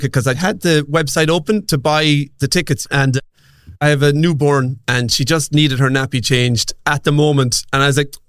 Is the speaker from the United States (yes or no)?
no; Ireland; they found out I'm Irish and I swear quite a bit.